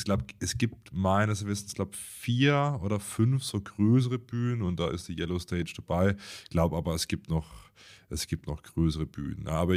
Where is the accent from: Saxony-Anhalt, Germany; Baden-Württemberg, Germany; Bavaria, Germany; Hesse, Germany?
Baden-Württemberg, Germany; now in Hamburg, Germany; Auch wenn ich jetzt gerade in Hamburg sitze, komme ich ursprünglich aus Baden-Württemberg